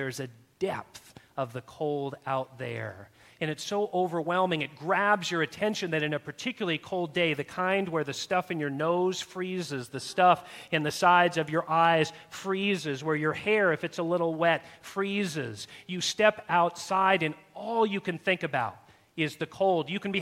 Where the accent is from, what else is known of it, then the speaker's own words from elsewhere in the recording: California, United States; also born or lived in Massachusetts; After growing up in California, I attended a college out in northeast Massachusetts, and I came to know a new kind of pain, the pain of a northeast winter.